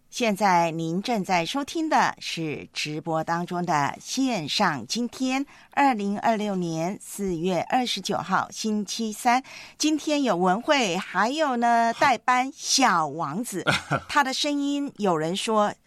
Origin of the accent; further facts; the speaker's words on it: China; 所以呢我们中国人是喜欢跳舞的